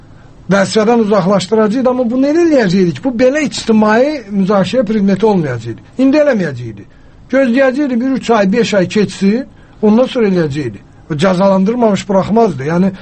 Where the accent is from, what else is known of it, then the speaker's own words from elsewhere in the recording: Russia; Rusiya buradan fərqli idi, mən Rusiyada böyümüşəm.